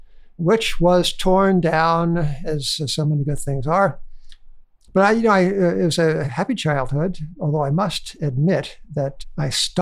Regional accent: Williston Park, New York, United States; also born or lived in Manhattan; Yeah, so Williston Park, which is right smack dab in the middle of Nassau County. I grew up

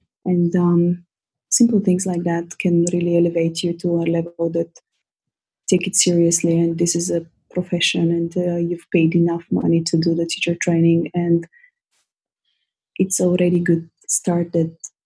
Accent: Bulgaria; English is a second language; I find that I come across more authentic in English, which is not even my native language. But the first time I remember when I had to go back home to Bulgaria to teach a yoga class in my own language, it was so difficult.

